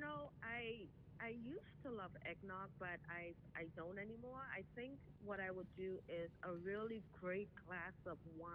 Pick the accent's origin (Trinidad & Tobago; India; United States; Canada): Trinidad & Tobago; Because I'm from Trinidad, so I changed it.